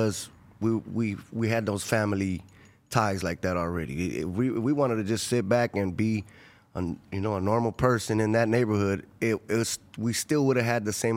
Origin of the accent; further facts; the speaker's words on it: Los Angeles, California, United States; also born or lived in Inglewood; I'm from South LA, from Florence Community, Florence District.